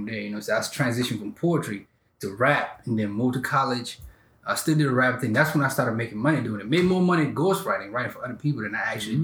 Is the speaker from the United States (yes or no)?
no; Cameroon; I grew up in Cameroon, like back home, you know what I'm saying? Like in the early 90s growing up